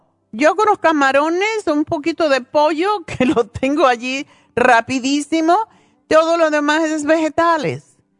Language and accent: Spanish; Cuba; siendo cubana